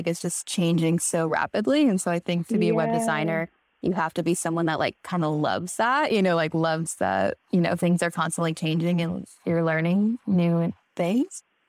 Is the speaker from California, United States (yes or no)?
yes; California, United States; I grew up in the Bay Area of California.